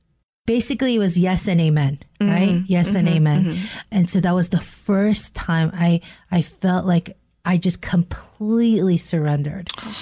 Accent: California, United States; Right here in Orange County, I'm excited because I'm from Orange County

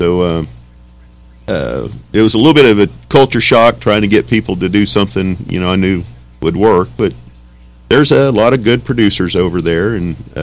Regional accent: Guthrie, Oklahoma, United States; I'm originally from Guthrie, Oklahoma.

